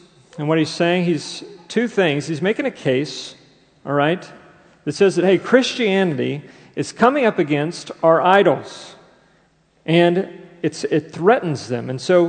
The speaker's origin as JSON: {"language": "English", "town": "Houston", "region": "Texas", "country": "United States", "tie": "born or raised there", "said": "I remember growing up in Houston."}